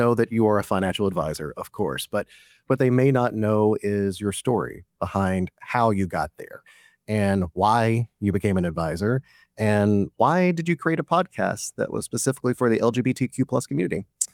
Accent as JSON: {"language": "English", "region": "the South", "country": "United States", "said": "you know, we're from the South, so I could say husband."}